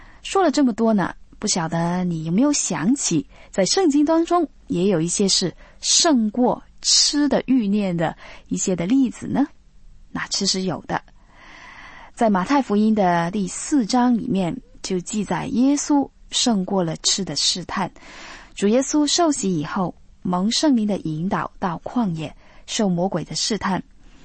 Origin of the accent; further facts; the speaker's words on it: China; 那我们中国人啊，最注重就是吃了